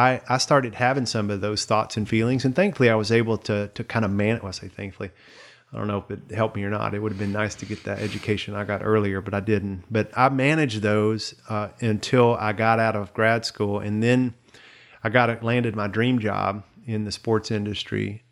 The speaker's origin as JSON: {"language": "English", "region": "the South", "country": "United States", "tie": "born or raised there", "said": "because I thought as a man's man growing up in the South, that definitely wasn't cool."}